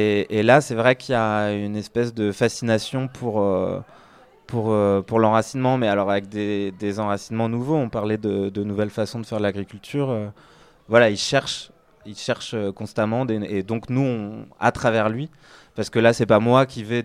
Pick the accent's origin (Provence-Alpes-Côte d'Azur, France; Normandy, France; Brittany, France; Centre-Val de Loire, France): Brittany, France; Quimper; je suis né, j'ai grandi à Quimper. Je suis un citadin. Mes parents ont grandi à Paris et sont venus s'installer en Bretagne.